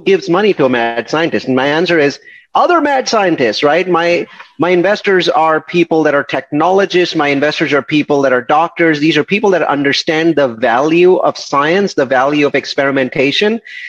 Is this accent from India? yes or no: yes; India; moved away as an adult; Oh yeah, so I'm from India and I came here in 1997 and things are blowing up.